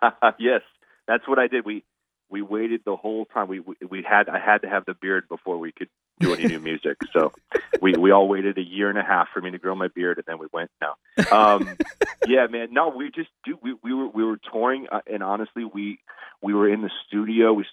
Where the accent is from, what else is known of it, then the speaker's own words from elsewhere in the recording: Phoenix, Arizona, United States; because I'm from Phoenix, man. I don't deal with tornadoes.